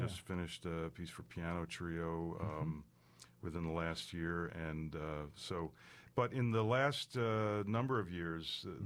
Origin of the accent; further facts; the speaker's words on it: Pennsauken, New Jersey, United States; I'm from South Jersey, from Pensauken, and I was in the Allstate Choir.